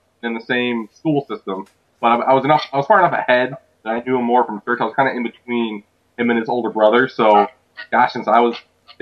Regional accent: United States; look, I'm American.

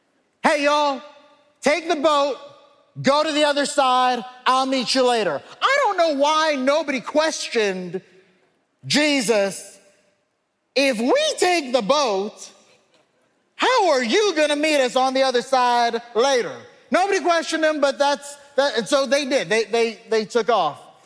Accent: Canada; now in Texas, United States; we live in Texas, and Texas is not known as the pedestrian nirvana. You need a ride, you know. And I grew up in Canada, but my kids were all born.

